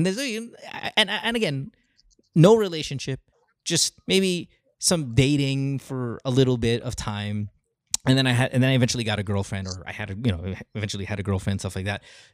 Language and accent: English; Los Angeles, California, United States; We grew up together in Los Angeles as children.